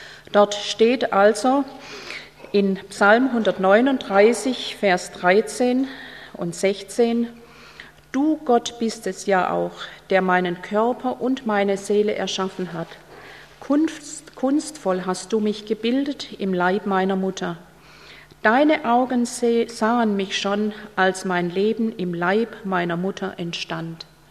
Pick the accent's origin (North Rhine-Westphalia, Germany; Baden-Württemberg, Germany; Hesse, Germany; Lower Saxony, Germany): Baden-Württemberg, Germany; Stuttgart; Ich komme ja aus Stuttgart